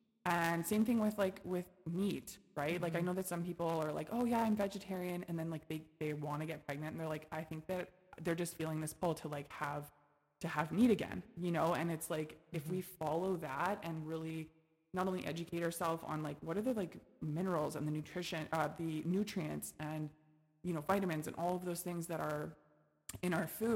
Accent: Kelowna, British Columbia, Canada; born there; I was born in Kelowna General Hospital, and so was my brother.

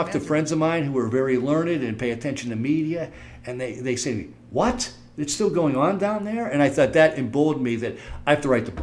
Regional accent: Pittsburgh, Pennsylvania, United States; I grew up in Pittsburgh and lived in Pittsburgh, and it was close.

